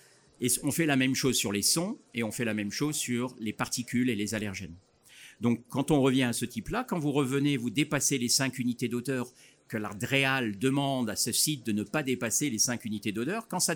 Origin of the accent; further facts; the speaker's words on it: Toulouse, Occitanie, France; Voilà, puisque nous sommes de Toulouse.